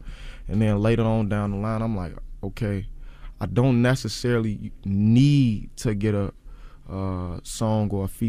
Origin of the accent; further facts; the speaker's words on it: Chicago, Illinois, United States; I think they just saying that because I'm from Chicago with dreads, though.